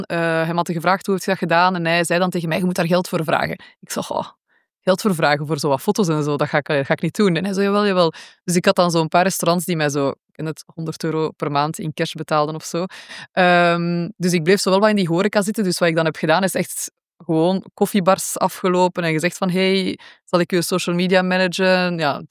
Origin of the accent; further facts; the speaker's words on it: Belgium; Maar ja, al mijn vrienden waren in België. Ik ben van België, dus de keuze was logisch om terug naar België te komen.